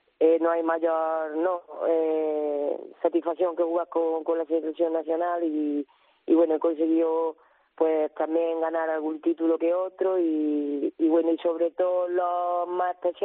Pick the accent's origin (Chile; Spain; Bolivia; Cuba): Spain; Villarrubia, Andalusia; yo empecé a jugar con mi amigo, en donde soy yo, de Villarrubia, en mi barrio, allí en Córdoba.